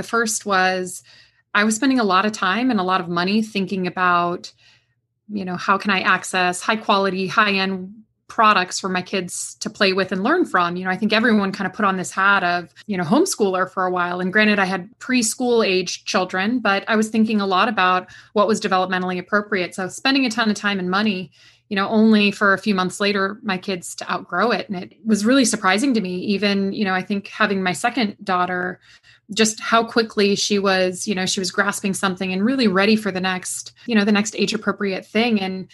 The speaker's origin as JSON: {"language": "English", "region": "West Coast", "country": "United States", "lives_now": "Durham, United States", "said": "here based in Durham, North Carolina, where we are enjoying an unbelievably hot and muggy summer. I'm from the West Coast originally, so I love the dry heat."}